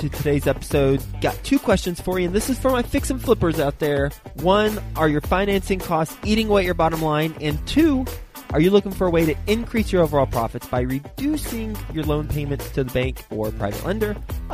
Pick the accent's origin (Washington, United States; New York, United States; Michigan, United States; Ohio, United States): Michigan, United States; Flint; born there; Yes. I was born in Flint, Michigan.